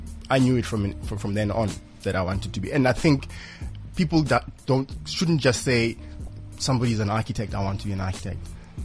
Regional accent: Limpopo, South Africa; Besides, I'm from Limpopo, my man.

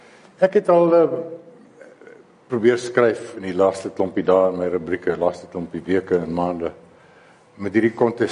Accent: Free State, South Africa; Ons kan, as wit Afrikaners, kan ek 'n saak uitmaak hoekom ons trots moet wees. En ek meen, ek is 'n vrystater.

